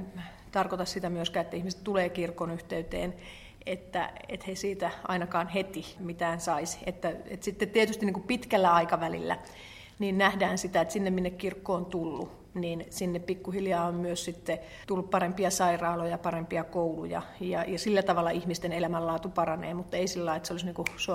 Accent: Mwanza, Tanzania; now in Finland; se on semmoisen niin kuin kyläkauppiaan, pienen kaupan kasvatti, ja sitten kun ne pienet kaupat on esimerkiksi, ne on siellä Tansaniassa, ne on ne suurimmat kaupat, tai siis meillä Muansassa

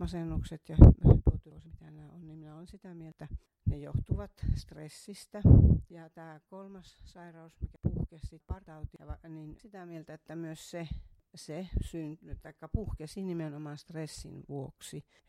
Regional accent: Oulu, North Ostrobothnia, Finland; olen syntynyt Oulussa ja suurimman osa elämästäni elänyt täällä. Tosin opiskelemassa olen käynyt sitten Etelä-Suomessa.

